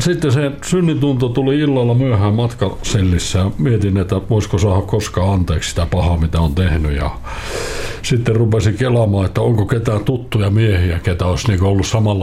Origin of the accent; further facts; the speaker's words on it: Lappeenranta, South Karelia, Finland; also born or lived in Vantaa; now in Helsinki, Finland; Tällä hetkellä asun tuossa Tapaninvainiolla, mutta syntyisin olen Lappeenrannasta.